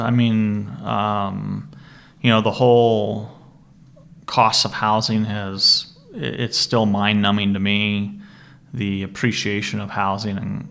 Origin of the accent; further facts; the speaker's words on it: Portland, Oregon, United States; I was born and raised here in Portland.